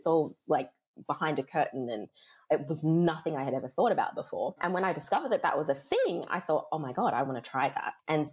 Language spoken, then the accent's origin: English; Perth, Western Australia, Australia; kind of going back to this like idea of growing up in Perth, you don't understand often what the opportunities are because we don't have major head offices here